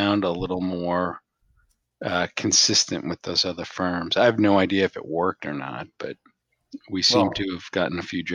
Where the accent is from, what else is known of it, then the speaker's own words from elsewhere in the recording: New York, United States; now in Raleigh-Durham, United States; I'm not from Maryland. I grew up in New York. And then now I'm down in Raleigh-Durham.